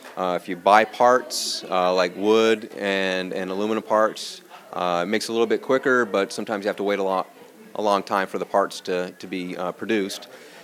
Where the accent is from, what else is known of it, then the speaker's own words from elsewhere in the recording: Summerville, South Carolina, United States; I'm from Somerville, South Carolina.